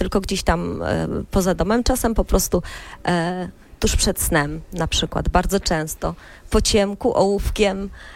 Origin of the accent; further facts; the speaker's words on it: Łódź Voivodeship, Poland; Działoszynianką nie, bo tak jak mówię, jestem z okolic.